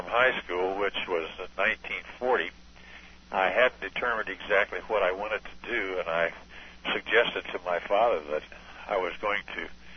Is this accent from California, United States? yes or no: no; Marion, Indiana, United States; I was born and raised in the little town of Marion, Indiana. The population was about, 50,000.